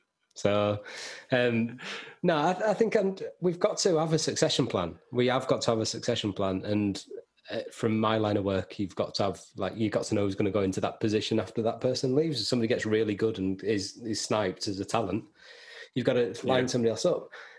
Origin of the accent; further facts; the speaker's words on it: Yorkshire and the Humber, United Kingdom; But then again, I'm from Yorkshire and it was €70, so I didn't.